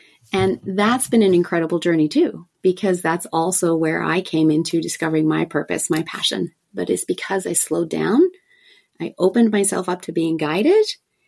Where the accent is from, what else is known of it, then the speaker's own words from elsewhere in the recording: Australia; moved away as an adult; originally I'm actually from Australia and lived on the beach in Australia. So I moved from that, traveled around the world for a couple of years, came here, and I love going back to Australia.